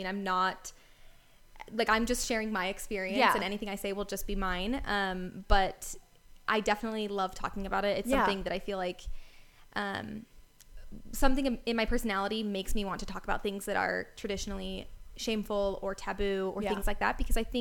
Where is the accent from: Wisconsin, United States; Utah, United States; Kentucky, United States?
Utah, United States; Provo; And I grew up in Provo, Utah. I'm a local to Utah, and kind of all of the background that comes with that is like right in line with my life.